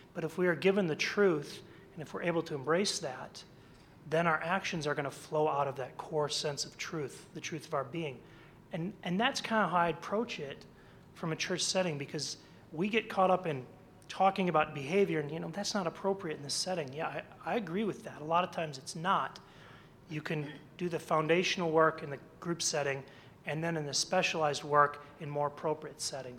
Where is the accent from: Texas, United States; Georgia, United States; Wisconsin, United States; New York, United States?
Wisconsin, United States; Amro; I come from Amro, Wisconsin. It's the only Amro in the world because it's an anglicized version of a French trapper's name.